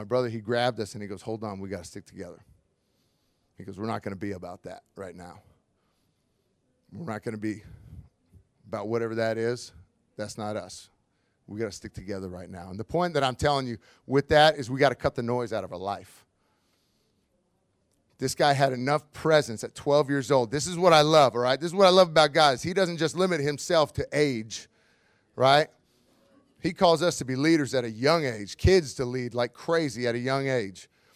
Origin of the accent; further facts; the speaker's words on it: Washington, United States; So we grew up in Washington State in the great Northwest, and I ended up going to college at University of Montana, go Grizz.